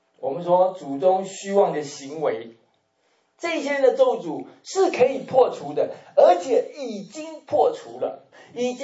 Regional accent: China; 我们每一个人从我们这个 Chinese 我们的中国人的后代当中呢，几乎没有例外的

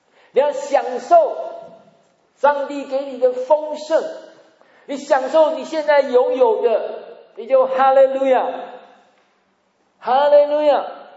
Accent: China; 还赚钱养儿防老，他没有办法去了解我们中国人这种观念。

